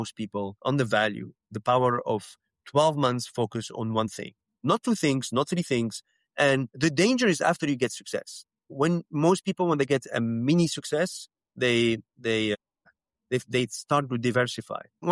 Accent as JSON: {"language": "English", "town": "Amsterdam", "region": "North Holland", "country": "Netherlands", "tie": "born or raised there", "second_language": "English", "said": "I grew up in Amsterdam in Netherlands. So we are Dutch people."}